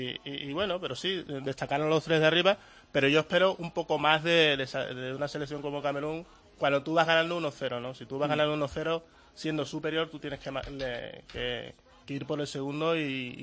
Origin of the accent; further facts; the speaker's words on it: Seville, Andalusia, Spain; No tengo familia en Camerún. Es decir, toda mi familia es de Guinea Ecuatorial. Y yo me crié en Sevilla y tengo la familia en España.